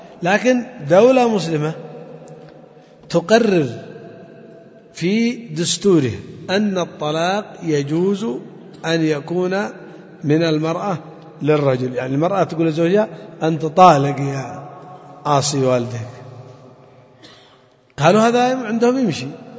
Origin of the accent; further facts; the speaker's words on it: Yemen; طبعا هذا موجود عندنا في اليمن للأسف الشديد